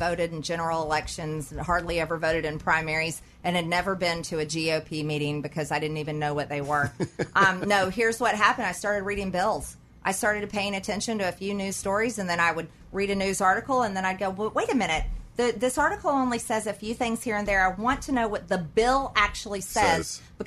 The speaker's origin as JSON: {"language": "English", "country": "United States", "said": "And I absolutely love being an American woman."}